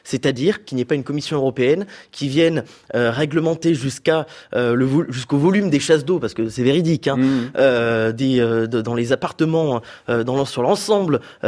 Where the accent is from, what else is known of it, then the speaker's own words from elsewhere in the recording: Toulouse, Occitanie, France; Pour ma part, vous savez, je suis toulousain.